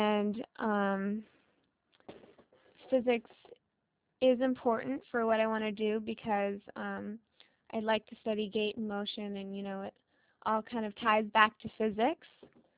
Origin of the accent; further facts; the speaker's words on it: San Diego, California, United States; I was born and raised in San Diego. My parents both went to San Diego State.